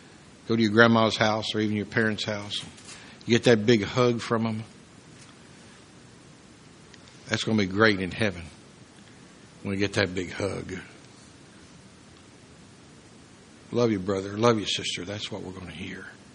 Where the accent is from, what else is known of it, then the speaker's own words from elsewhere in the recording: Kentucky, United States; now I could be mistaken because I am from Kentucky, but I best remember Jesus was a Jew.